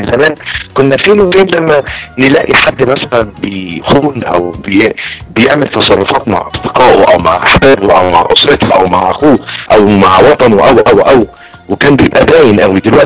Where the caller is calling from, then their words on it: Egypt